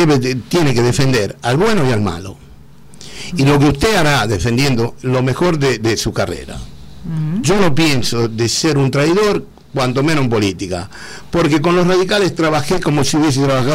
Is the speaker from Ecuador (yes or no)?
no; Argentina; soy argentino y más argentino que ustedes